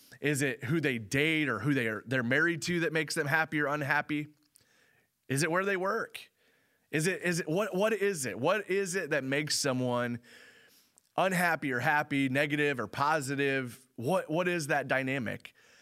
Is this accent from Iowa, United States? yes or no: yes; Charles City, Iowa, United States; also born or lived in Kalamazoo, United States; Like Charles City, I grew up in Charles City, Iowa.